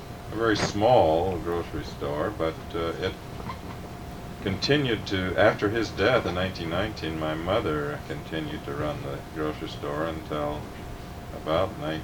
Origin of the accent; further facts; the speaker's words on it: Champaign, Illinois, United States; I came here October the 5th, 1911, at Burnham Hospital, since I was born in Champaign. Born and reared here.